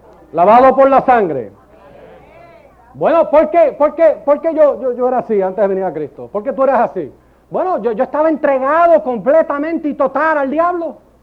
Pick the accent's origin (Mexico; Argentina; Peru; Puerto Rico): Puerto Rico; San Juan; also born or lived in Ponce / New York; Pero sí, yo soy puertorriqueño, nacido en Ponce, criado en San Juan. Y entonces pues viví unos años en New York.